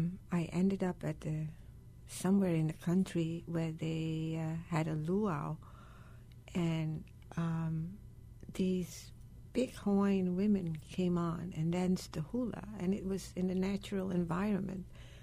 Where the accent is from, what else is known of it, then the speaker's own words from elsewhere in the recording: Indonesia; Fortunately, when I was growing up in Indonesia, I learned how to do that.